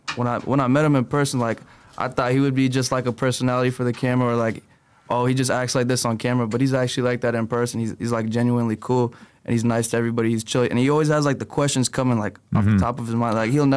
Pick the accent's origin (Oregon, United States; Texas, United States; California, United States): California, United States; Union City; Me personally, I'm from Union City.